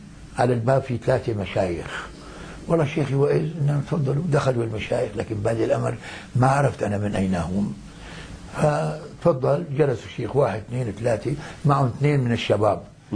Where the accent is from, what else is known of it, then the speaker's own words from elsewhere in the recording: Lebanon; وقتلوا رجلا عندنا في لبنان